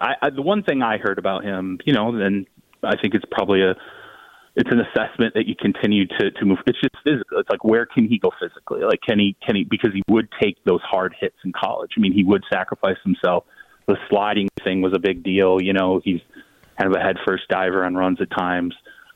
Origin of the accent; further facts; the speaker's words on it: Michigan, United States; Like, I grew up in Michigan, the Lions for decades and decades, like that fan base is so beat down.